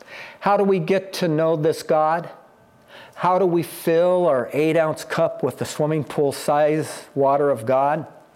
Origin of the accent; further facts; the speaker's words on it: California, United States; Now, I come from the Bay Area, and I have driven across the Golden Gate Bridge thousands of times, literally thousands of times in my life.